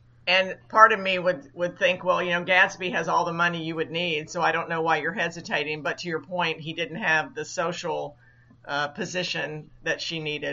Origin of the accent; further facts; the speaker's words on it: Kentucky, United States; But I grew up in Kentucky where we had moonshiners, so that made perfect sense to me.